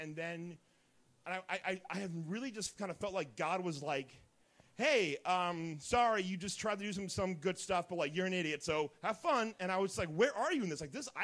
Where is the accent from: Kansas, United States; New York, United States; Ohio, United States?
Ohio, United States; Dayton; I'm sweating because hold on a second, because I'm from Dayton, and I sweat a lot, okay?